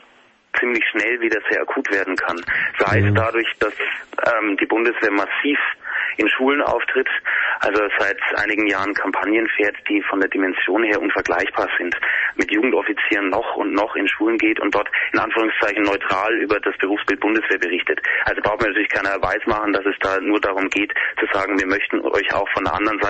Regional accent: Regensburg, Bavaria, Germany; Ich komme aus Regensburg.

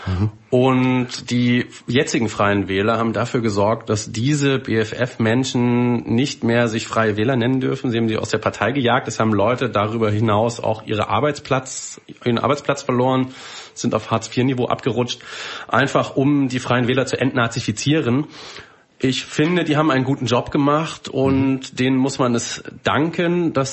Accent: Berlin, Germany; ich komme immerhin aus Berlin bei Polen.

